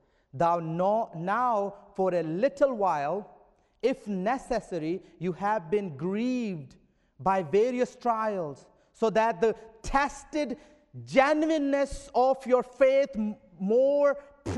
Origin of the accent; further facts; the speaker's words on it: Pakistan; It is so interesting that growing up in Pakistan, almost every message that my father preached in his church contained the element of steadfast, stay focused, rejoice, endure, and wait for the Lord.